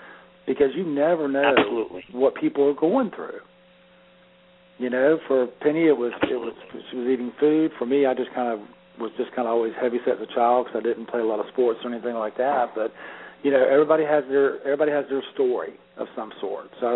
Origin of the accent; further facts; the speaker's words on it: Florida, United States; You know, growing up, Dan, I grew up in Florida, in North Florida